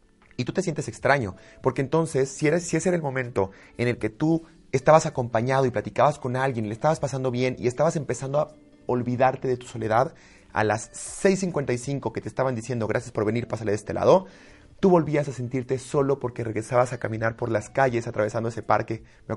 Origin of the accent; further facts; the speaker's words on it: Mexico; Y uno como mexicano o latino, ¿qué dice?